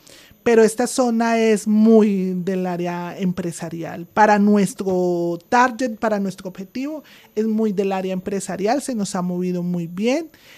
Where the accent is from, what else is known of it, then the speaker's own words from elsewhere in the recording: Boyacá, Colombia; Yo soy de la tierrita, yo soy boyacense. Ahora soy tolimense de corazón